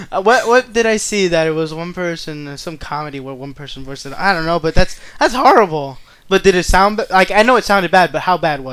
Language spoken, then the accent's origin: English; New Jersey, United States; Because we're from Jersey. I don't remember Walmart in my life.